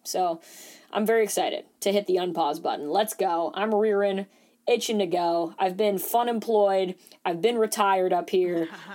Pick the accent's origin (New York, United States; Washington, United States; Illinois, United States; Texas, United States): New York, United States; Manhattan; because I am born and raised in Manhattan.